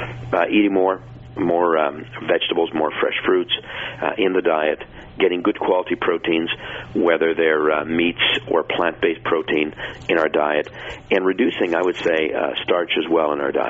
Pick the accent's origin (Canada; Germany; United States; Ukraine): Canada; average American or Canadian, I'm from Canada